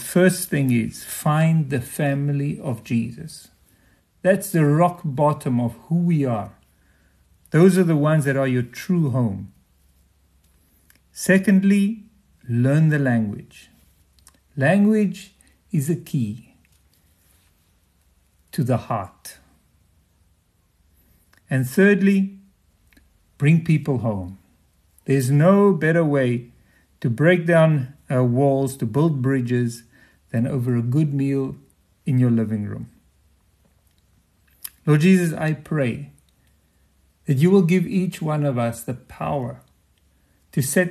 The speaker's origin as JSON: {"language": "English", "country": "South Africa", "said": "When I reflect on myself, I am partly South African."}